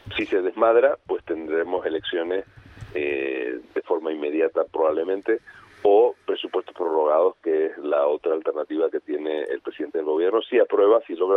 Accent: Canary Islands, Spain; y es a las que nosotros como canarios nos adscribimos.

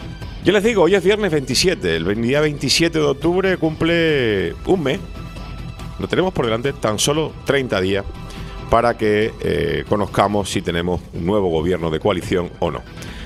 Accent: Canary Islands, Spain; ¿Somos realmente los canarios españoles de primera?

